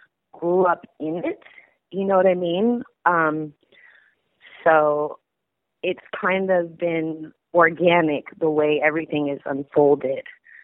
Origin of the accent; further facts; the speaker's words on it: Los Angeles, California, United States; I've been in this city my whole life. I'm born and raised in Los Angeles.